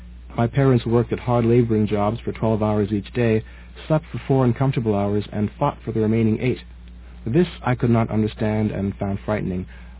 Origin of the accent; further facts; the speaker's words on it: Toronto, Ontario, Canada; growing up in the Toronto of the 1970s, which many of you may not be aware was not the multicultural haven that it is today. It was actually quite difficult being someone of a different color, different culture growing up here in the 70s.